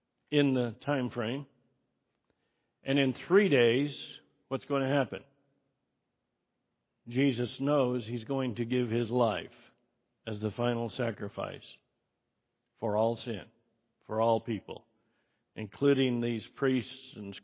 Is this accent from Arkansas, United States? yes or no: no; Idaho, United States; I grew up in Idaho. We had wildfires up in Idaho, too.